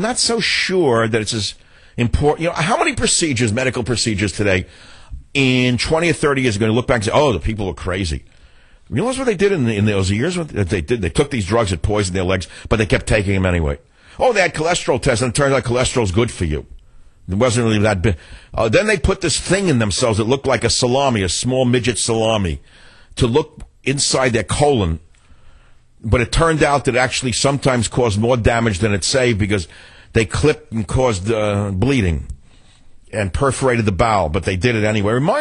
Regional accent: United States; It looks new, but I'm an American.

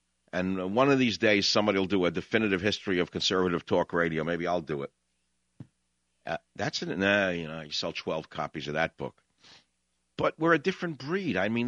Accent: New York, United States; I grew up in New York. I spend money.

